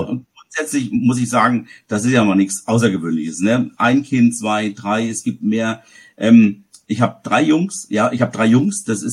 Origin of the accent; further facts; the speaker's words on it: Saarland, Germany; now in Schweinfurt, Germany; werde dieses Jahr sogar 55, bin gebürtiger, und das wird man auch irgendwann hören, oder jetzt schon, Saarländer. Ich habe das, ich kann es nicht verstecken, aber ich bin auch kein Franke, ich kann das mit dem Dialekt mir nicht aneignen und will das auch gar nicht. Ich bin seit 1998 in Schweinfurt